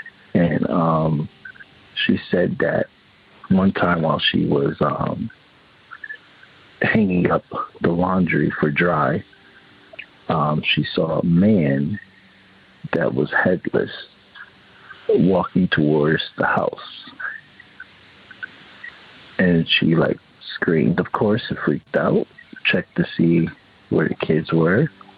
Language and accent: English; Connecticut, United States; I am from Connecticut